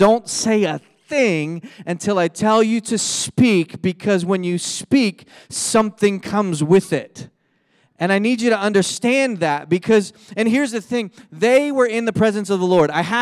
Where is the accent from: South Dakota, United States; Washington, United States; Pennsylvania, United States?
Pennsylvania, United States; Philadelphia; When I was a kid, I grew up in Philadelphia, and There, it gets cold. It's not like Texas.